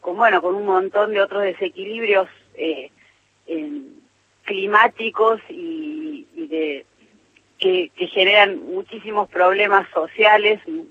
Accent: Cosquín, Córdoba, Argentina; yo soy acá de Cosquín

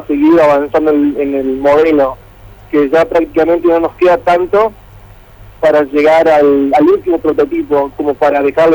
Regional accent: Feliciano, Entre Ríos, Argentina; Y nosotros con mi hermano somos de Feliciano.

